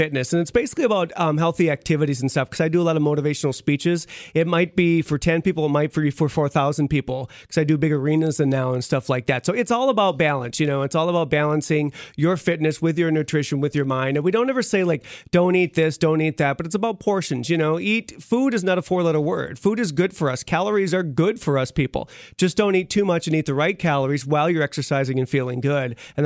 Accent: Fargo, North Dakota, United States; I grew up here in Fargo, North Dakota, and I was a very unmotivated person and didn't really play sports

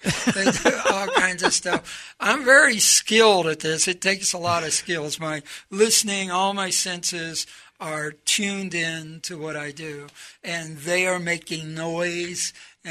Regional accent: Florida, United States; In Vermont, outside of Bennington, and I'm from Florida, so I know about inclement weather.

